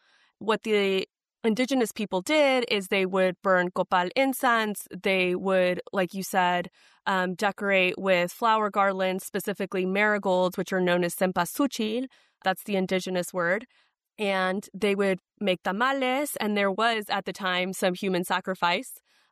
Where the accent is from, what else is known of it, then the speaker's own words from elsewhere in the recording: Dallas, Texas, United States; Yeah, so I am Mexican-American. I grew up in Dallas, Texas.